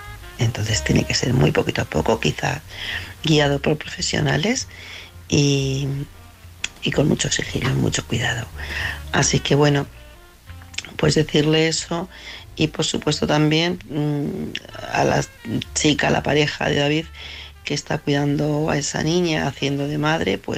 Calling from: Madrid, Community of Madrid, Spain; de Madrid.

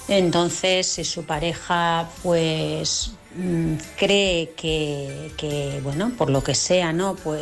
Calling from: Vilassar de Mar, Catalonia, Spain; de Vilasa de Mar.

